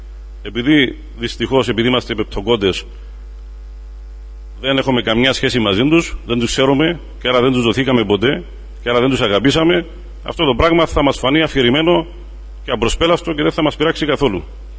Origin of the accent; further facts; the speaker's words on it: Limassol, Limassol District, Cyprus; Εγώ κατάγομαι από την Λεμεσό